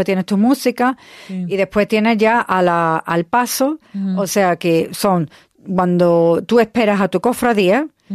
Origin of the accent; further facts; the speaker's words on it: Seville, Andalusia, Spain; En España, yo como te digo, me crié en Sevilla